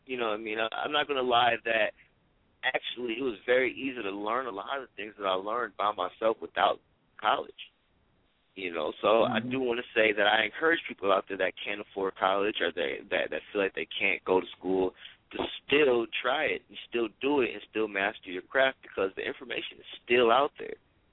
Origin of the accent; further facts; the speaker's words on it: Oakland, California, United States; Dude, I was nobody from Oakland. I was nobody.